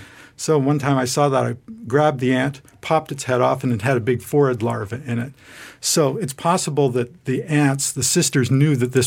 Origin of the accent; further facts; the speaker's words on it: Toronto, Ontario, Canada; I grew up in Toronto, Canada.